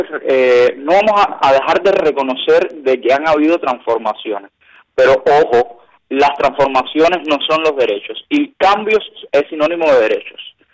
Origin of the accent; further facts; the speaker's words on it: Cuba; los cubanos, los de adentro y los de afuera, todos, porque somos todos un único pueblo, todos somos cubanos